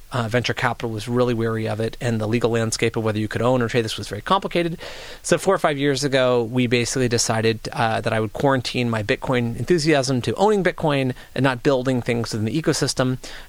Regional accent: Pacific Northwest, United States; Sure. So, I grew up in the Pacific Northwest. I was born to kind of two entrepreneurs.

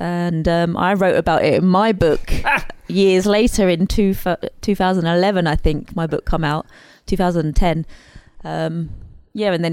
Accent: England, United Kingdom; I knew nothing about the American college system because you don't growing up in England.

